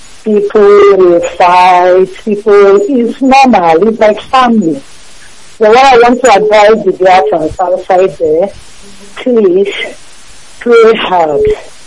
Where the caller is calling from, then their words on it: Timișoara, Timiș County, Romania; I am calling from Romania, Timișoara. This is my first time calling.